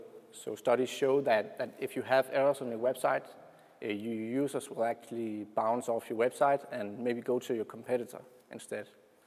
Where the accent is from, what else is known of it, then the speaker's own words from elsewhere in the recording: Denmark; English is a second language; I'm from Denmark, so that's the reason for the weird accent.